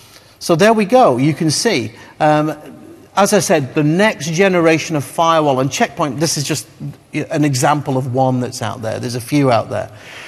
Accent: Scotland, United Kingdom; Now, personally, I'm from Scotland.

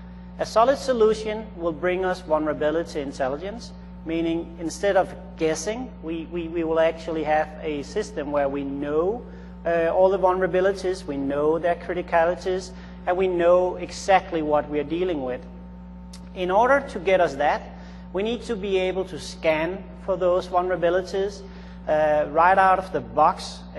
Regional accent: Copenhagen, Capital Region of Denmark, Denmark; English is a second language; now in United States; as you can hear from my accent, then I'm not a native citizens of Nevada. I come from Copenhagen in Denmark

